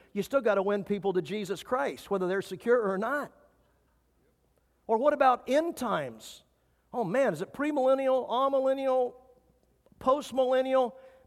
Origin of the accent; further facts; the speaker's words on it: Midwest, United States; Growing up in the Midwest on the farm, this was a no-brainer.